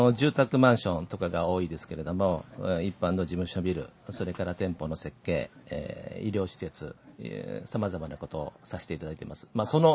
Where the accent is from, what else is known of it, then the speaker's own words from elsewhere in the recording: Kyoto, Japan; 私は京都で生まれ育ちましたから、はい、全くの京都人と思ってたわけなんです